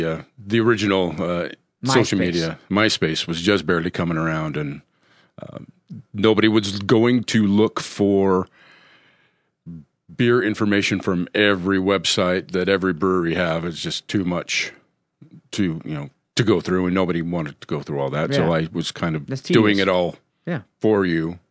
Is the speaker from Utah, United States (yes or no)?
yes; Sandy, Utah, United States; I was born and raised in Salt Lake County. Awesome. Grew up in Sandy area.